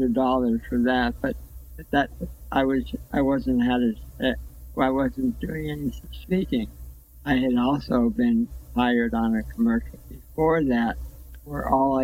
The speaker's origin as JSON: {"language": "English", "town": "Los Angeles", "region": "California", "country": "United States", "tie": "born or raised there", "said": "And, I grew up in Los Angeles"}